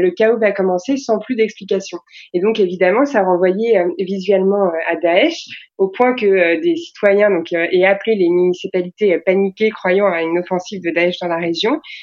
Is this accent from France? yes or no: yes; France; puisqu'on est des Français